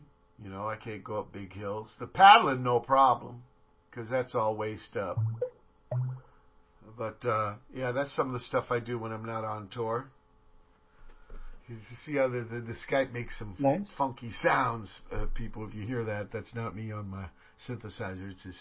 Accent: Virginia, United States; now in San Pedro, United States; I always, when I came to Pedro from Virginia, you know, I always compare things to my town, like the weather and stuff.

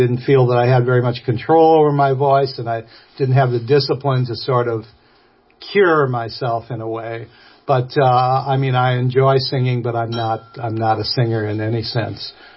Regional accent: Milwaukee, Wisconsin, United States; I'm from Milwaukee. I don't know any of this stuff.

